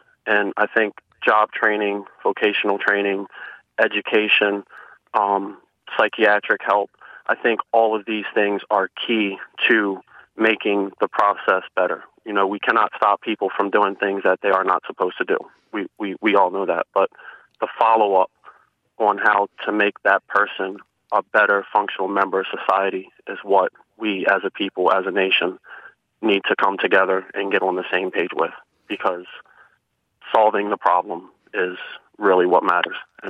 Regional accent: Baltimore, Maryland, United States; I'm 27 years old. I'm from Baltimore. My mother's white. My father's black. I've lived in poor neighborhoods and neighborhoods that are very well off.

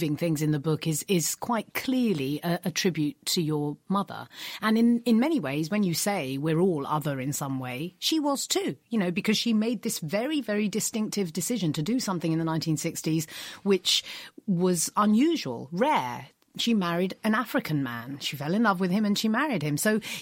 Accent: London, United Kingdom; And I grew up in London, in South London

